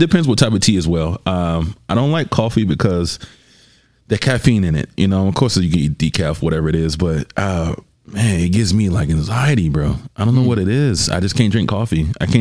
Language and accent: English; Georgia, United States; So like I said in the beginning, I'm from the South. So I'm from Southern, from Georgia.